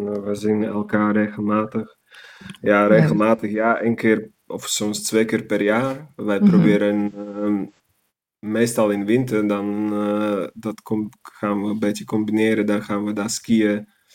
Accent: Banska Bystrica, Banská Bystrica Region, Slovakia; ik ben ook geboren in Tsjechoslowakije, zeg ik.

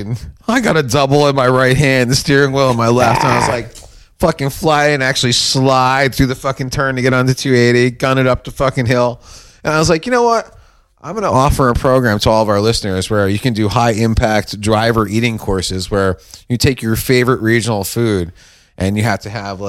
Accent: West Orange, New Jersey, United States; I'm from West Orange.

